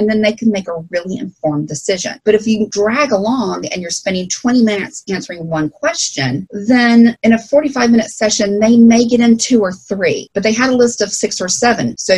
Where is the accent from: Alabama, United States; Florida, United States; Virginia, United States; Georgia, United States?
Alabama, United States; accent: Southern Alabama; especially since I grew up in Alabama. Everyone loves to laugh at my Southern Alabama Spanish accent.